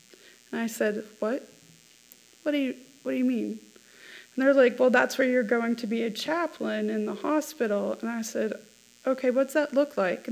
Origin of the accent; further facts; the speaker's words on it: Sharon, United States; Like, I grew up in Sharon, you know, and now I'm interviewing for a position there as a chaplain?